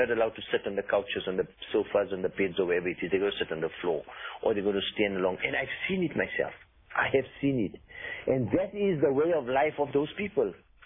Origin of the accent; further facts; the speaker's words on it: South Africa; We, as Indians, we come from South Africa